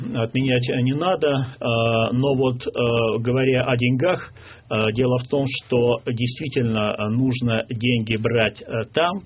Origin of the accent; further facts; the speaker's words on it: Saint Petersburg, Russia; я петербуржец, мне Петр Великий близок